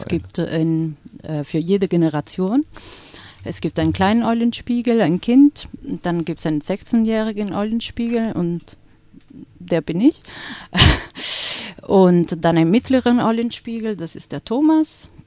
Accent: Italy; Also ich bin erst seit diesem Jahr dabei und ich komme aus Italien

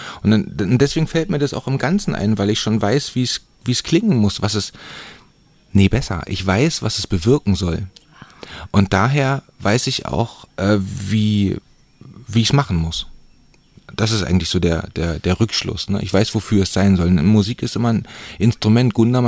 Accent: Frauenhagen, Brandenburg, Germany; Das Städtchen, wo ich jetzt wohne, heißt Angermünde und das Dörfchen, wo ich aufgewachsen bin, heißt Frauenhagen.

